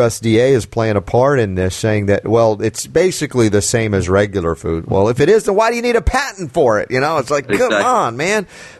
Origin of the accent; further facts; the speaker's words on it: United States; this is where I'm really embarrassed as an American